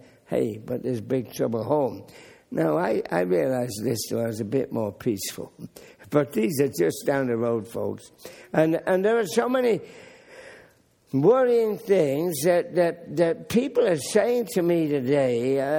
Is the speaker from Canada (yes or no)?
yes; Hamilton, Ontario, Canada; You know, this is my hometown of Hamilton. Hamilton's an industrial but peaceful city.